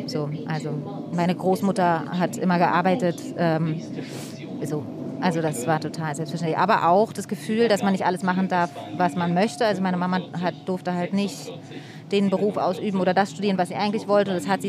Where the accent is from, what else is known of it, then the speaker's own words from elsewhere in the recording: Berlin, Germany; ich bin in Mitte groß geworden, aber Mitte war damals ja noch was ganz anderes. Es war einfach hinter der Mauer und dann kurz nach der Mauer war es jetzt noch nicht so voll wie heute und auch irgendwie ganz anders.